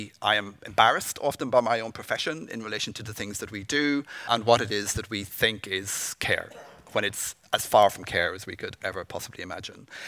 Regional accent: Ireland; also born or lived in United Kingdom; now in Sydney, Australia; I'm Irish and in the UK, and been in this role for about 2 years here in Sydney.

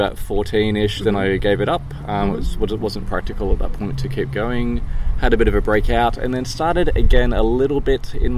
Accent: Queensland, Australia; The funny thing about growing up in Queensland too

